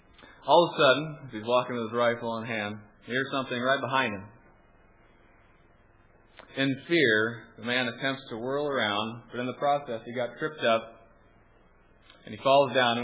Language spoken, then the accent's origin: English; Iowa, United States; and I'm from Iowa, so I can say this, and we have some huge deer in southern Iowa.